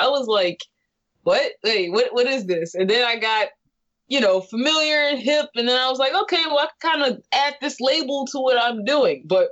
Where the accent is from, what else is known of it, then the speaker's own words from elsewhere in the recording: California, United States; But I am California. I'm from California, and I did hang out a lot, you know, just on the street.